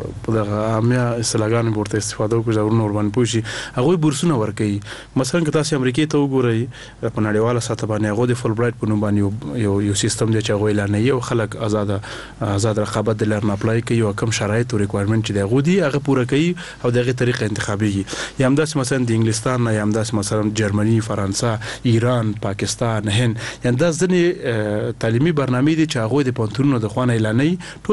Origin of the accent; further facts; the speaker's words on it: Nangarhar, Afghanistan; نو زه د ننګرهار ولایت یم